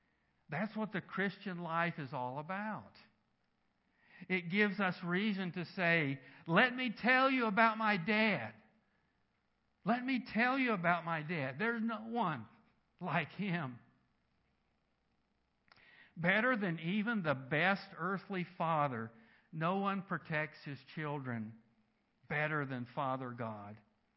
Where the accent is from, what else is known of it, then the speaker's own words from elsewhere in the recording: North Carolina, United States; a basketball camp at Duke University, which is in Durham, North Carolina. That's my home state.